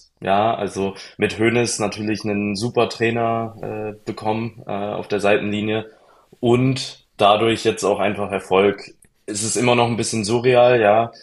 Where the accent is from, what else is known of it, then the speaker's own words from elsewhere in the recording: Baden-Württemberg, Germany; also ich bin halt in der Stuttgarter Umgebung aufgewachsen